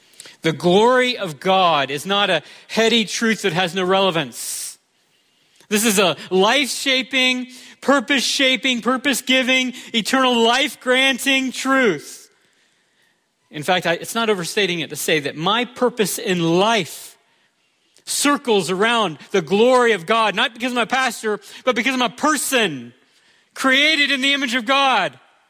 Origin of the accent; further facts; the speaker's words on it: United States; As an American who enjoys the sweet benefits of freedom, I love this holiday.